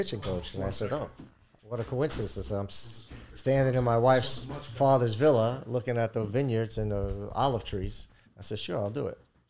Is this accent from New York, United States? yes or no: yes; Brooklyn, New York, United States; Gravesend and Brooklyn. I grew up in the Marlboro Projects.